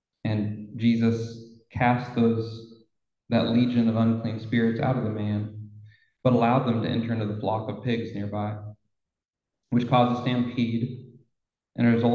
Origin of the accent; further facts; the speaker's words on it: Wichita, Kansas, United States; And then, by the way, I'm from Kansas, so Kansas, some people think of Kansas, and Kansas is definitely flyover country, so I sort of relate.